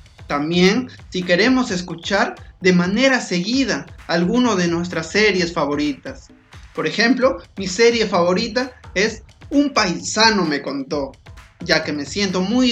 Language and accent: Spanish; Ayacucho, Peru; now in Lima, Peru; soy del Perú, del departamento de Ayacucho y nací en una pequeña comunidad andina de menos de 50 familias. Actualmente vivo en la ciudad de Lima, la capital de mi país.